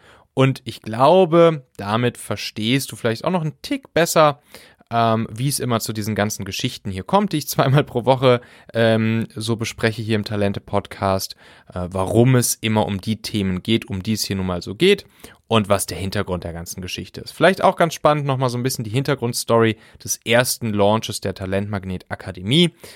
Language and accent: German; Benrath, North Rhine-Westphalia, Germany; in diesem Dorf, wo ich groß geworden bin, das Benrather Käseblättchen.